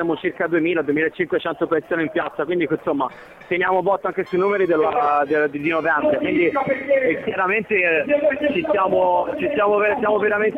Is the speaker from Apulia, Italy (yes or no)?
no; Livorno, Tuscany, Italy; una mia punto di vista da livornese, dico sempre, di Livorno si mitizza tanto appunto di città antifascista